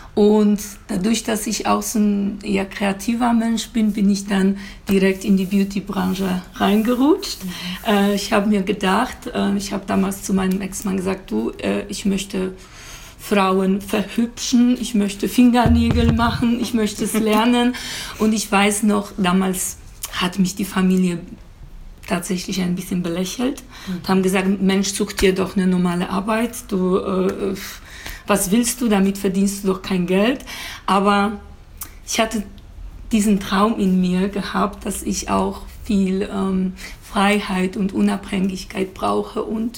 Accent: Poland; German is a second language; now in Germany; ich komme aus Polen ursprünglich und ich bin vor knapp 17 Jahren hier nach Deutschland gekommen.

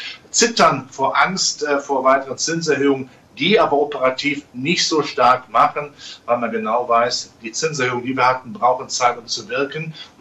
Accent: Rhineland, Germany; ich als Rheinländer in der Karnevalssprache

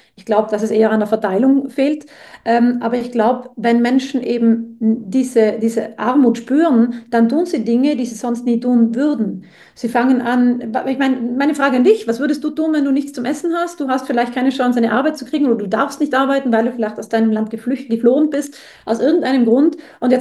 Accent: Trentino-Alto Adige, Italy; Und wer bin ich aus Südtirol

